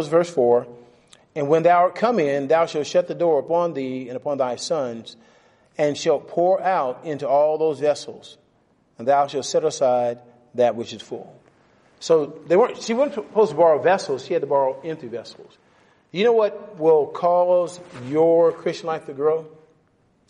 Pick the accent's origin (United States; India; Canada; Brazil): Canada; Lord, I'm from Canada.